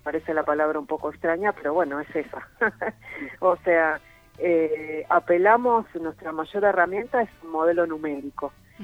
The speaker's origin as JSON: {"language": "Spanish", "region": "Buenos Aires", "country": "Argentina", "lives_now": "Antarctica", "said": "yo soy de Capital Federal, Buenos Aires."}